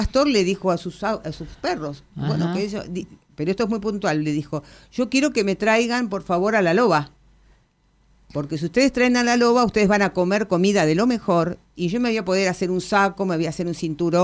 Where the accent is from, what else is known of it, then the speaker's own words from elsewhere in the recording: Bell Ville, Córdoba, Argentina; Bueno, yo soy de Belville, Córdoba, pero